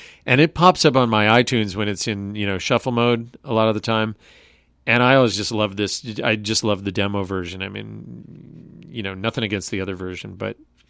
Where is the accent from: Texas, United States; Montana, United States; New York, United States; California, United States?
California, United States; Berkeley; Reminds me of growing up in Berkeley in the 70s, you know?